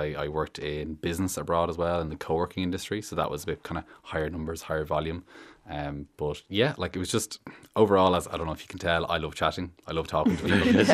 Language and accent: English; Ballyfermot, Leinster, Ireland; also born or lived in Australia; I am from Ballyfermot originally. And I have a background in retail. Went to college out of school and lived abroad in Australia for a bit as well.